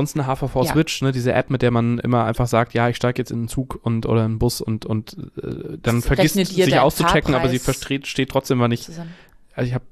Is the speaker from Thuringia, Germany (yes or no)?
no; Frankfurt, Hesse, Germany; ich bin in Frankfurt aufgewachsen.